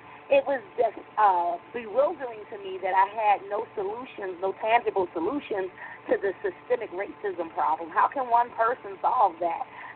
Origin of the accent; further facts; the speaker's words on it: Philadelphia, Pennsylvania, United States; now in Stonecrest, United States; I was just going to say that I am from Philadelphia, and I am living in Stonecrest, Georgia